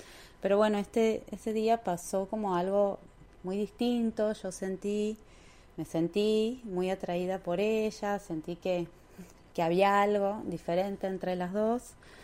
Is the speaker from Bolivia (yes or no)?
no; Tucumán, Argentina; Yo soy de Tucumán. Soy docente de historia, trabajo en escuelas públicas. Actualmente tengo 37 años